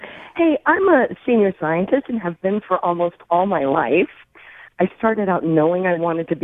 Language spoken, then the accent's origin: English; Cundy's Harbor, Maine, United States; I grew up in Cundy's Harbor.